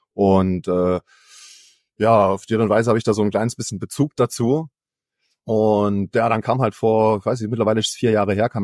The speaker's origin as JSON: {"language": "German", "town": "Konstanz", "region": "Baden-Württemberg", "country": "Germany", "tie": "born or raised there", "said": "Wir kommen aus Konstanz. Ich habe hier studiert, bin hier groß geworden in der Region. Habe hier eine Familie gegründet und habe hier meine Firma gegründet."}